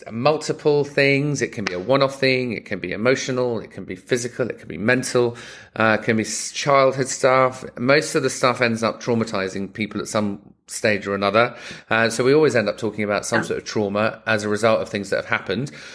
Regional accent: England, United Kingdom; now in Los Angeles, United States; I'm in LA, but I'm English, obviously.

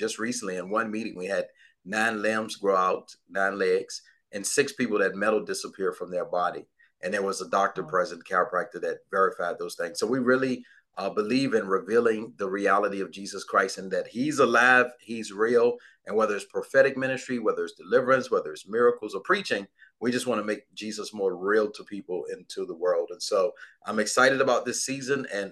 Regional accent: Virginia, United States; now in Atlanta, United States; So I'm from Virginia. I live in Atlanta. We've been here for about 3 years.

